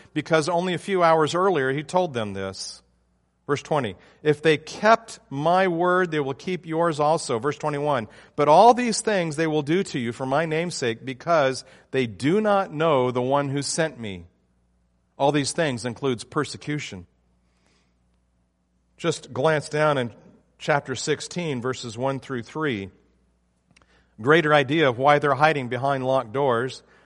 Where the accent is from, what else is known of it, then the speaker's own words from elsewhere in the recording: Texas, United States; I'm from Texas. It's peace, y'all.